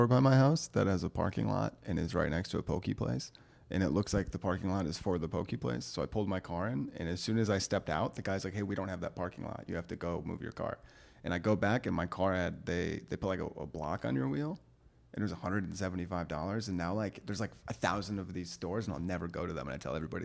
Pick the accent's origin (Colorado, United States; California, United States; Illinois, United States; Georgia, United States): Illinois, United States; Chicago; There's a bunch of kids in Chicago. All these like Italian kids that I grew up with in Bridgeport